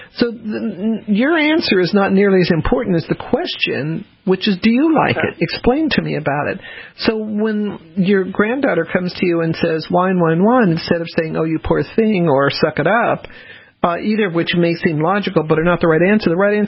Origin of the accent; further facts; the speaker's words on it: the South, United States; as many of you know, I'm a Southerner.